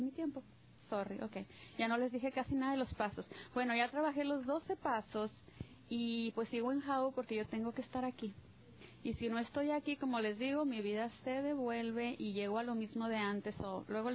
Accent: Chihuahua, Mexico; now in Armor, United States; comedora compulsiva. Ahorita vivo en el norte de Alabama, en un pueblito que se llama Armor, y soy de Chihuahua, México.

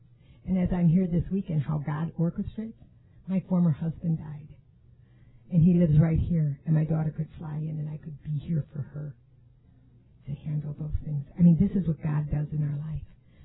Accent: Philippines; And I'm not prejudiced to the Spanish because I'm Filipino.

